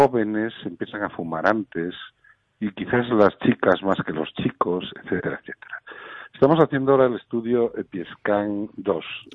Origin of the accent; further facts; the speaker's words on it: Galicia, Spain; now in Madrid, Spain; como gallego que vive fuera de Madrid, veo desde Madrid